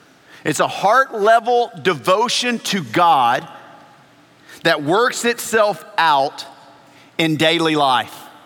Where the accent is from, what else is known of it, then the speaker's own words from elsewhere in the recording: Louisiana, United States; I grew up in Louisiana, family from Mississippi. I went to school in Arkansas